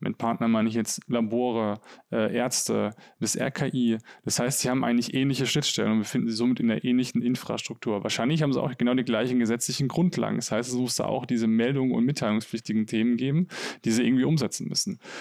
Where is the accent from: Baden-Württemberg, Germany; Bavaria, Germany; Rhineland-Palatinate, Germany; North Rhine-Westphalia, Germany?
Baden-Württemberg, Germany; Karlsruhe; oder auch da, wo ich herkomme, nimmst du, keine Ahnung, Stadtkreis und den Landkreis Karlsruhe